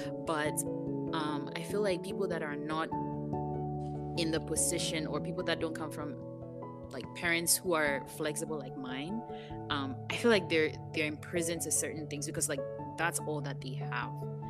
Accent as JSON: {"language": "English", "country": "Ghana", "tie": "born or raised there", "said": "because that's the kind of environment that I grew up in Ghana"}